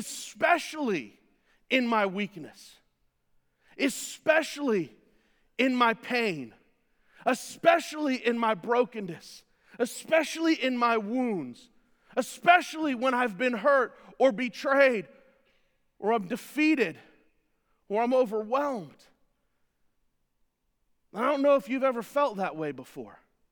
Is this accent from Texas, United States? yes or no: no; New York City, New York, United States; Now, it may also be because I was raised in New York City, okay? But that's the way I was raised.